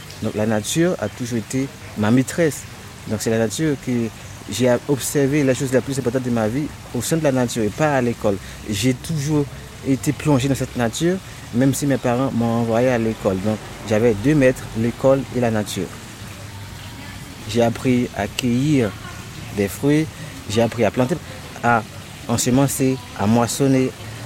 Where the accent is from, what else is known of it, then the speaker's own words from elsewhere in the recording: Haiti; moved away as an adult; also born or lived in Martinique / France; Je suis né en Haïti, j'ai fait mes études primaires et secondaires en Haïti. Après, j'ai poursuivi mes études à l'Université des Antilles de la Guyane, à la Martinique. Et après, je les ai poursuivis en métropole, à l'Université Paris 8, en Saint-Denis.